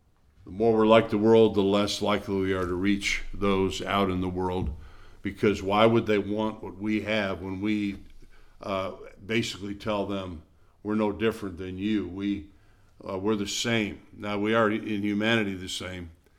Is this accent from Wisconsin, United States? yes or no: yes; Wisconsin, United States; I think about, you know, my football team, being I'm from Wisconsin, I grew up since I was old enough to know what a football was. I've been a Green Bay Packer fan